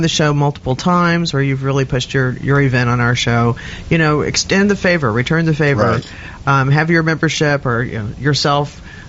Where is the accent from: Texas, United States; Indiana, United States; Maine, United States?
Texas, United States; As a Texan, that was drilled into us at an early age.